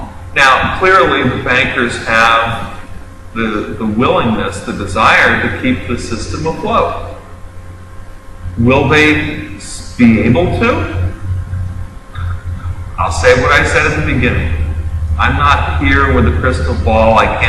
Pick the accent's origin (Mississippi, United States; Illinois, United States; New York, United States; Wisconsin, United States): New York, United States; As a New Yorker and not a mountain man